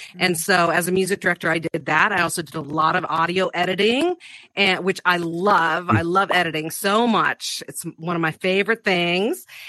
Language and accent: English; Montana, United States; Music was important to me in growing up in Montana.